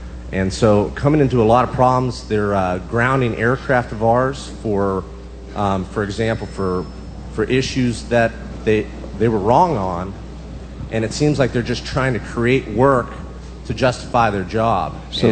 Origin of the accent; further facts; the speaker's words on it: Pittsburgh, Pennsylvania, United States; I'm from Pittsburgh, Pennsylvania.